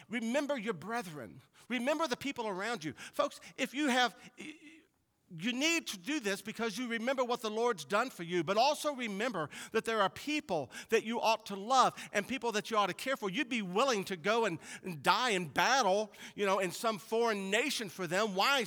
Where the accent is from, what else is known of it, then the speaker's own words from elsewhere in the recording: Cincinnati, Ohio, United States; Cincinnati. I grew up in Clifton. Spent most of my time downtown. That's Cincinnati.